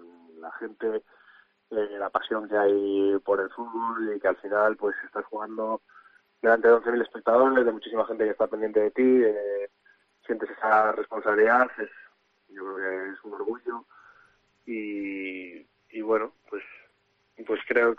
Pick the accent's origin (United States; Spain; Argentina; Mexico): Spain; Cantabria; Yo como buen cántabro, como buen racinguista